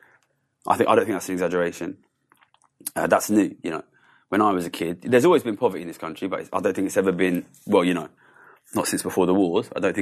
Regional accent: Ilford, London, United Kingdom; All right, so I grew up in Ilford, which is in East London. Quite poor background, but I was always very good at maths.

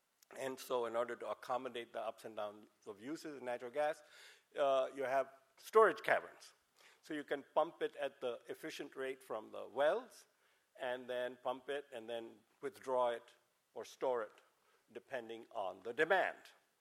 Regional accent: India; English is a second language; I'm Indian, so you have to settle for some nonlinear.

